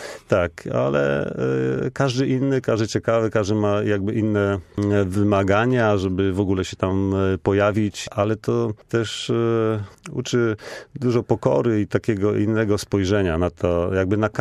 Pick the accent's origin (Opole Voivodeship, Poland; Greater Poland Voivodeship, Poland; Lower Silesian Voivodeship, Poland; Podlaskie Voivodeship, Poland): Greater Poland Voivodeship, Poland; Gostyń; also born or lived in Lisbon / New York; now in Poznań, Poland; Od momentu, kiedy wyjechałem z Gostynia przez Poznań, przez Lizbonę, przez do Nowego Jorku, znowu wracając do Poznania.